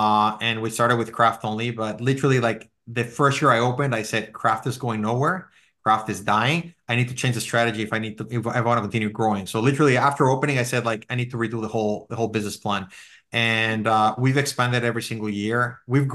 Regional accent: Mexico; now in Wisconsin, United States; So I'm from Mexico and I have no idea how I ended up in Wisconsin

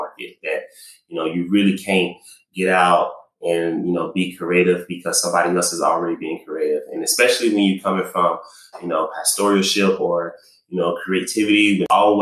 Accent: Texas, United States; moved away; So I'm from Texas, and when I moved here, I never experienced an NFL football game, right?

